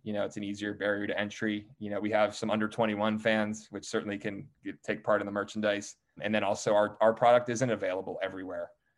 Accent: Pittsburgh, Pennsylvania, United States; now in New York City, United States; And, you know, I come from Pittsburgh. I very, you know, lower middle class family, obviously well educated, but I, you know, I'm not supposed to be on Bravo. I'm not supposed to be in New York City doing what I do.

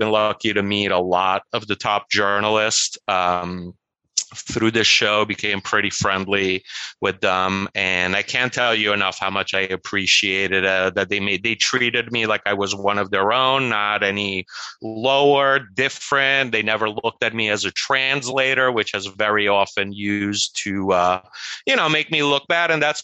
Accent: Italy; You know, I was growing up in Italy and I was always kind of like the foreigner.

